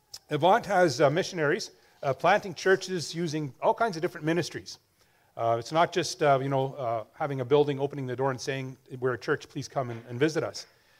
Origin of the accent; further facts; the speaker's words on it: Blumenort, Manitoba, Canada; So I'm from Blumenort, as I mentioned. I was a pastor there in the Blumenort Community Church for a number of years, 18 years almost.